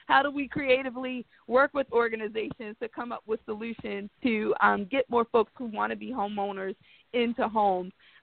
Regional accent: Baltimore, Maryland, United States; the things that I saw as a girl growing up in West Baltimore became assets

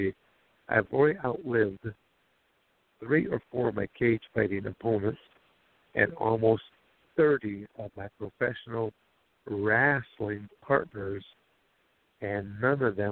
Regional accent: Michigan, United States; Yes, I was born and raised in Michigan. I went to Arizona State on a full athletic scholarship.

